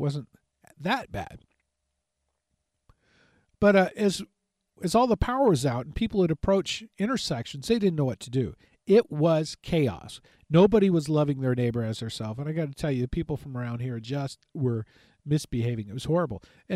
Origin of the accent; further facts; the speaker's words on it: California, United States; also born or lived in Virginia; where I'm from California originally and then Virginia, is I was in Virginia after Hurricane Isabel.